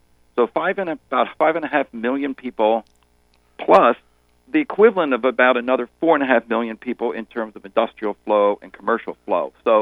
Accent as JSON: {"language": "English", "region": "Pennsylvania", "country": "United States", "tie": "born or raised there", "said": "You know, Bob, I grew up in Pennsylvania, and I spent a lot of weekends hiking, backpacking, and camping up in the Appalachian Mountains"}